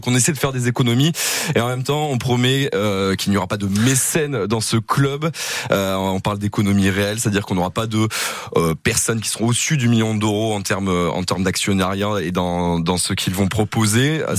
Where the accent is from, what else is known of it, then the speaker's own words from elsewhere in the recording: Toulouse, Occitanie, France; Je suis Toulousain après.